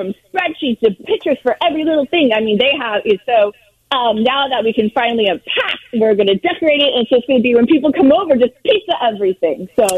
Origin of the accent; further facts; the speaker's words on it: California, United States; I'm from Southern California.